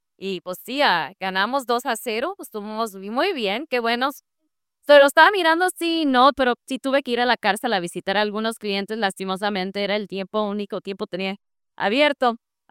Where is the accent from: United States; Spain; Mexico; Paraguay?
United States; born there; Pues como también soy nacida aquí, pues también soy más de los Estados Unidos.